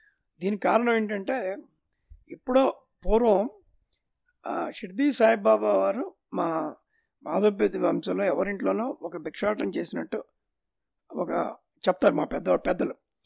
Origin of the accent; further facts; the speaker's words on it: Tenali, Andhra Pradesh, India; born there; నేను పుట్టింది 1951 September 8 తెనాల్లో పుట్టాను. తెనాల్ దగ్గర బ్రాహ్మణ కోడూరు … స్వగ్రామం.